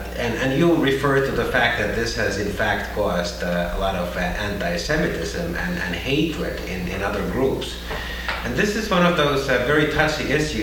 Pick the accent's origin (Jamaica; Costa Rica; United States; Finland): Finland; I grew up in Finland.